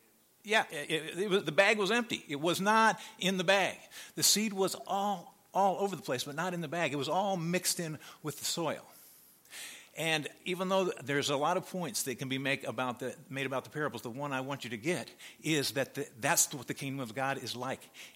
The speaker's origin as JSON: {"language": "English", "region": "Nebraska", "country": "United States", "tie": "born or raised there", "said": "I grew up in Nebraska, and in the capital of Nebraska, there's a real tall building."}